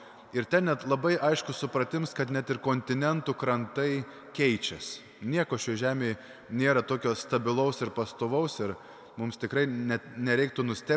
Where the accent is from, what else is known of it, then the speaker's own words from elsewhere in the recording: Šiluva, Kaunas County, Lithuania; augau Šiluvoj, kur tais laikais, kai augau, nelabai būdavo kažkokių tokių religinių didelių veiklų, apart Šiluvos atlaidų.